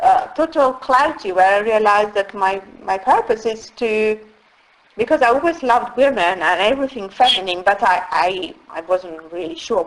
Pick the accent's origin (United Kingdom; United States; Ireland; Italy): Italy; I come from Italy